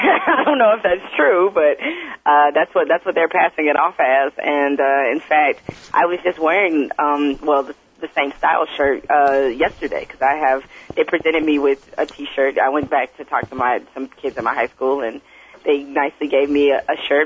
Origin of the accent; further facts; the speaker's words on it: Detroit, Michigan, United States; And as I tell people, because when I say that, and because I am from Detroit